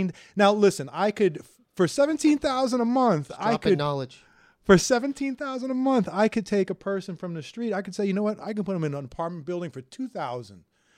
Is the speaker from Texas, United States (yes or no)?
no; New York, United States; now in Los Angeles, United States; No, I'm from New York.